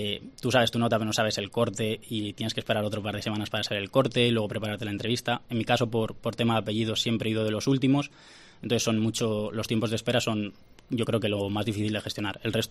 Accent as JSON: {"language": "Spanish", "town": "Ávila", "region": "Castile and León", "country": "Spain", "said": "Yo soy de aquí de Ávila"}